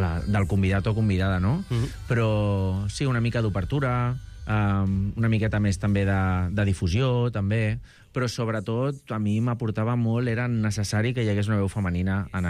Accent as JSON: {"language": "Catalan", "town": "Cardedeu", "region": "Catalonia", "country": "Spain", "tie": "born or raised there", "also_born_or_lived": "Molins de Rei", "said": "al meu poble tocaré, a Cardedeu, també estaré tocant a Molins de Rei, seguríssim, que és on vaig viure"}